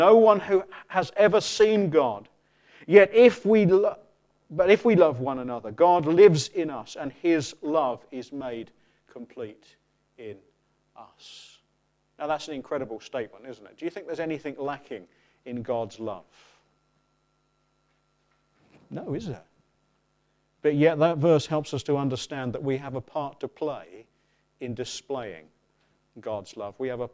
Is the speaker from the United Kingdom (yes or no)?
yes; England, United Kingdom; We're British folk, aren't we? Or I should say English, you know, stiff upper lip.